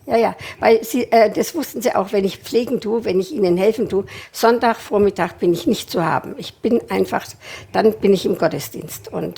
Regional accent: Bavaria, Germany; Ich bin zu Hause in Franken aufgewachsen. Wir waren 7 Kinder und wir sind Zwillinge.

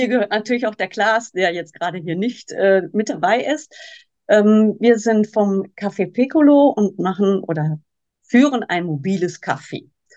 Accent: Kleve, North Rhine-Westphalia, Germany; Wir kommen aus Kleve, Bettburg-Hau.

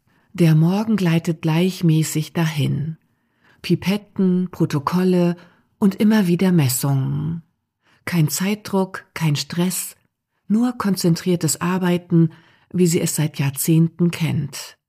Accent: Germany; Aber Karen Wetterhahn bringe ich als Deutsche nicht über meine Lippen.

